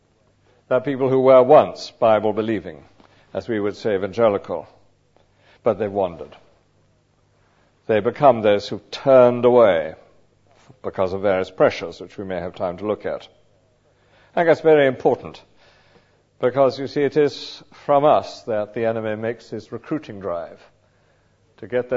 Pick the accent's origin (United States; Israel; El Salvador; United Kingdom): United Kingdom; Lewes, South East England; I was brought up in Lewes, a little town in Sussex.